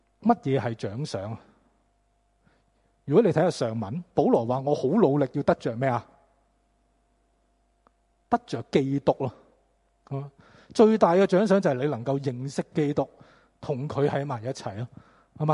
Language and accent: Cantonese; Hong Kong; 作为香港人，是吧？很难专注一件事